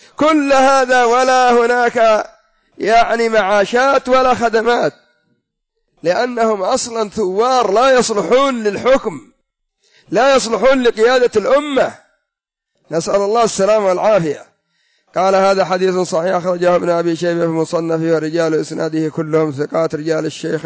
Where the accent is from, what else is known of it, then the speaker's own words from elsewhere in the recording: Yemen; كما أن الثوار عندنا في اليمن قاموا بخلعه